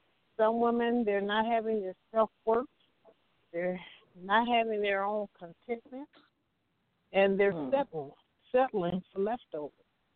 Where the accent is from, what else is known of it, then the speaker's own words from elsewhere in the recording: Compton, California, United States; also born or lived in Lynwood / Long Beach; You know, we grew up in Compton, Linwood, and Long Beach, all the surrounding areas.